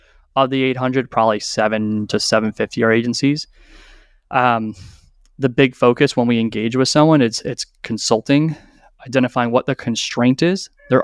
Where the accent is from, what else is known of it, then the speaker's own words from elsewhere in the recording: Long Island, New York, United States; From Long Island.